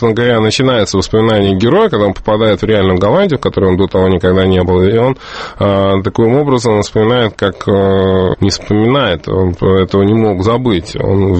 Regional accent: Absheron, Azerbaijan; now in Russia; Дело все в том, что я вырос на Апшероне, меня оттуда увезли, если быть точным, в 1974 году.

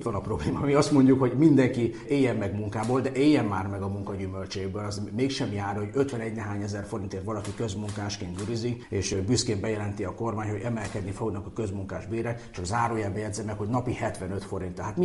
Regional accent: Borsod-Abaúj-Zemplén, Hungary; én járok elég gyakran, hiszen ugye a szülőföldem Borsod

